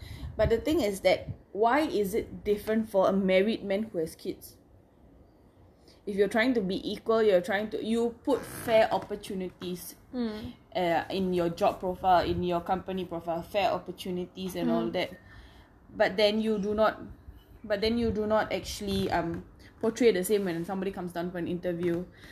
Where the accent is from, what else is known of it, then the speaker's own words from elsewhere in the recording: Singapore; But in Singapore, to be very honest, as a Singaporean, this is the first job interview that I went for